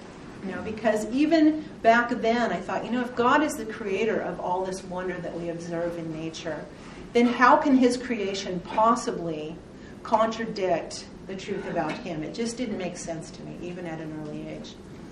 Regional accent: Pacific Northwest, United States; I grew up in the Pacific Northwest, lived in a Christian home, went to church and Sunday school from a very early age.

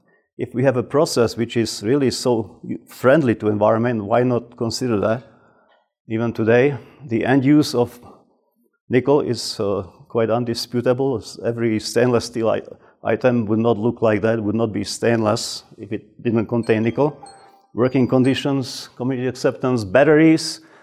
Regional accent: Slovakia; This is an example of 6 million tons of spent residue in my home country of Slovakia.

